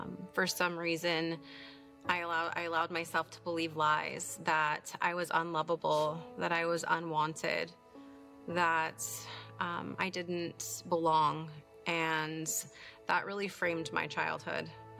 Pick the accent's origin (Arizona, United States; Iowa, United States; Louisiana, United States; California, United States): California, United States; Ventura; this is my story. So I was born and raised in Ventura.